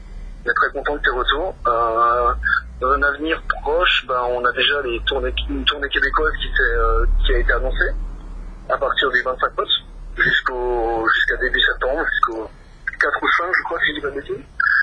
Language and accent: French; Cernay, Grand Est, France; Nous, on vient de Cernay à la base.